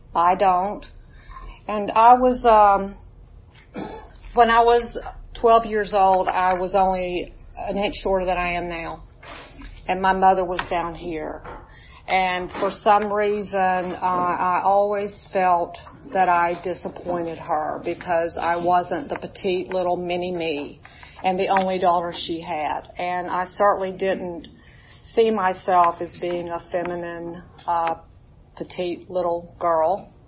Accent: Huntsville, Alabama, United States; born there; I was born in Huntsville, Alabama in 1951.

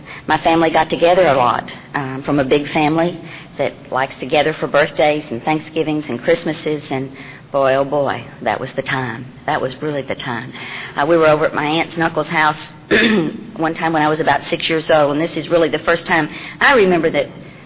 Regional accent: Dallas, Texas, United States; I'm from Dallas, and I go have a home group.

